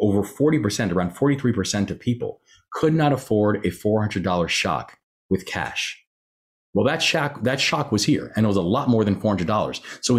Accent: Baltimore, Maryland, United States; And areas that include, my hometown of Baltimore, Maryland

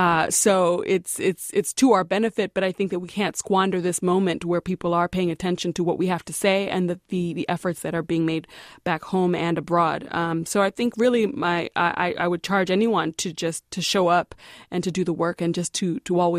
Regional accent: Midwest, United States; And so, you know, I grew up in the Midwest mostly, and so I had a very different experience.

